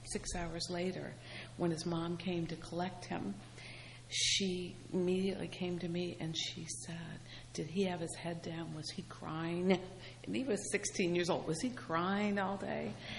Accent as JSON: {"language": "English", "town": "Akron", "region": "Ohio", "country": "United States", "moved": "yes", "lives_now": "New Jersey, United States"}